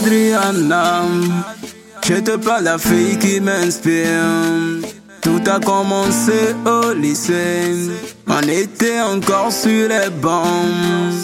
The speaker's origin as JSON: {"language": "French", "town": "Abomey", "region": "Zou", "country": "Benin", "said": "Pas ce moment-là, je suis d'Abomé."}